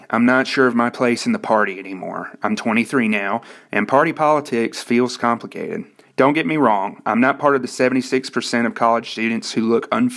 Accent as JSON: {"language": "English", "town": "Savannah", "region": "Georgia", "country": "United States", "tie": "born or raised there", "said": "Where I grew up in Savannah, Georgia, history is perfectly preserved."}